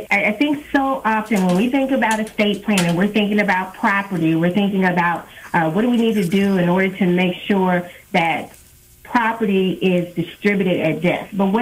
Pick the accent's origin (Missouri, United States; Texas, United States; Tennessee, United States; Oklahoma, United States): Missouri, United States; Kansas City; I'm originally from Kansas City, born and raised, matriculated through the school system here in Kansas City